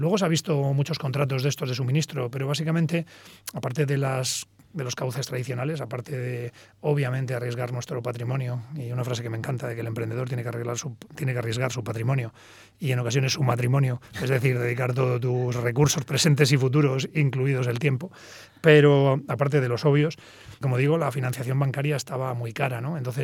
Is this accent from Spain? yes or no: yes; Spain; me ha hecho mucha ilusión pues vernos un poco de igual a igual, ¿no? Como españoles